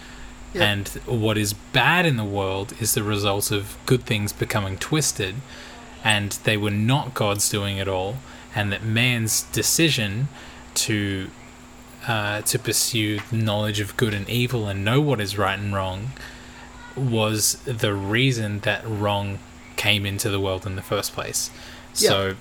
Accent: Tasmania, Australia; born there; I've told you before that I was born in Tassie, didn't I?

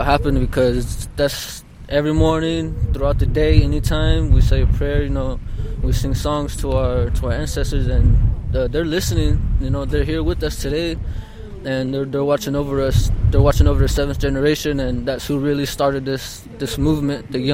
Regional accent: Phoenix, Arizona, United States; Well, I'm coming from Phoenix, Arizona, originally from Dene Nation

